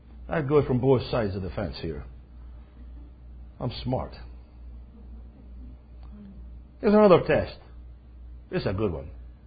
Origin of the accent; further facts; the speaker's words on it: Scotland, United Kingdom; And remember, I'm Scottish as well.